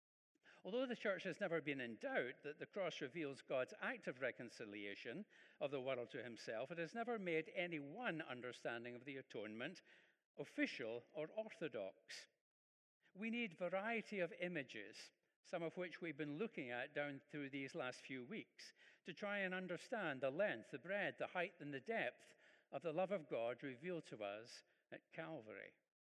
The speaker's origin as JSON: {"language": "English", "town": "Prestwick", "region": "Scotland", "country": "United Kingdom", "tie": "born or raised there", "said": "I was brought up in Prestwick in Ayrshire, which has, as many towns and villages in the country have, a market cross or a market cross."}